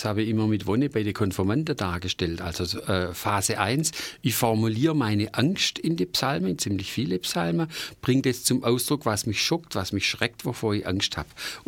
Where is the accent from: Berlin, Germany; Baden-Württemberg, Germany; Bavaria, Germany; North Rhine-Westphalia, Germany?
Baden-Württemberg, Germany; Stuttgart; accent: Swabian; Also ich bin geborener Stuttgarter, aber bin dann so ähnlich wie eine Schneckennudel um Stuttgart immer wieder gekreist.